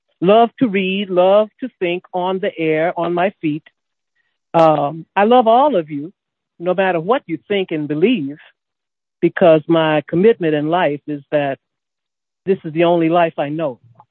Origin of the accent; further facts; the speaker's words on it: Mississippi, United States; born there; I come from Mississippi by birth